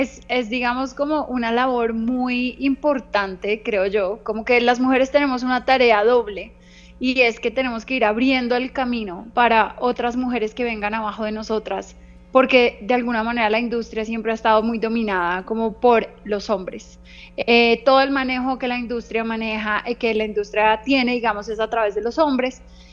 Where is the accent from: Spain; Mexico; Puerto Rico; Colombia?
Colombia; ese sentido de pertenencia que a veces nos hace falta un poco a los colombianos tener, y es querer lo nuestro